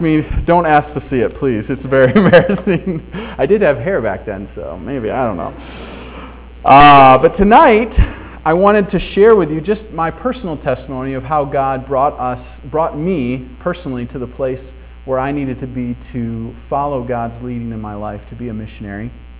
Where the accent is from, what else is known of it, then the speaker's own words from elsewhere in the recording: Michigan, United States; I like sports, which, by the way, I'm from Michigan, which is a good weekend to be here.